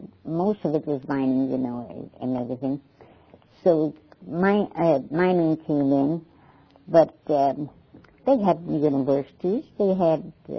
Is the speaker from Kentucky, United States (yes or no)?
no; St. Louis, Missouri, United States; St. Louis, well, of course we come from St. Louis, but we lived in the ghetto in St. Louis, on Wash Street.